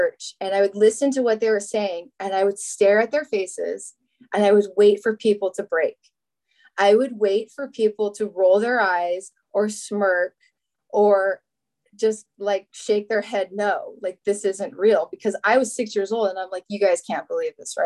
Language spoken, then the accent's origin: English; Phoenix, Arizona, United States; born there; I was born in Phoenix, Arizona.